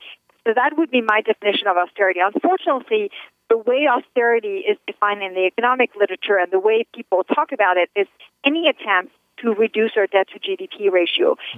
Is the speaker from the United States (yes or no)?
no; France; I'm also an American, but yes, I am French.